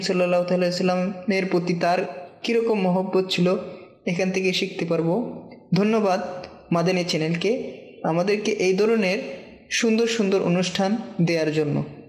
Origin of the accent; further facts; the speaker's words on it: Habiganj, Sylhet Division, Bangladesh; আমার বাড়ি সিলেট হবিগঞ্জ।